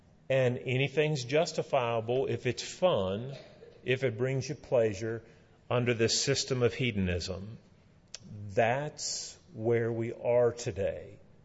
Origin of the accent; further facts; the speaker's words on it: West Virginia, United States; I grew up in West Virginia.